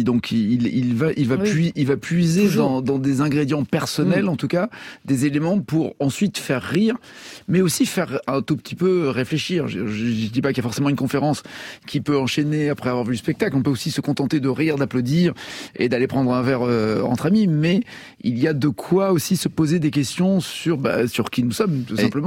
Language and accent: French; Belgium; Monsieur, je maîtrise la langue française, je viens de Belgique.